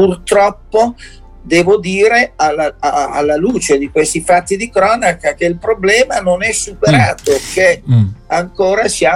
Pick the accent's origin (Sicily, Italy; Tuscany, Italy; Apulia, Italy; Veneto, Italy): Apulia, Italy; Bari; io sono cresciuto a Bari, sono nato nel 50 e quindi negli anni 60 ero un giovane